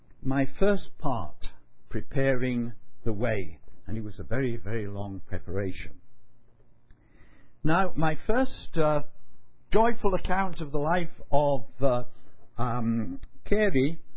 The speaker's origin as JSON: {"language": "English", "region": "Yorkshire and the Humber", "country": "United Kingdom", "tie": "born there", "said": "I was born in Yorkshire, almost next door to Fawcett"}